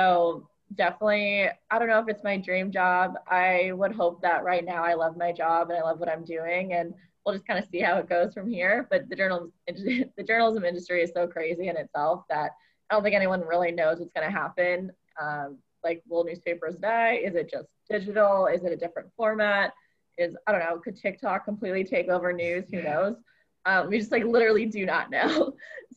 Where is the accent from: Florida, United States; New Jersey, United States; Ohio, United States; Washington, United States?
Washington, United States; Seattle; like I grew up in Seattle and we didn't have a pro hockey team.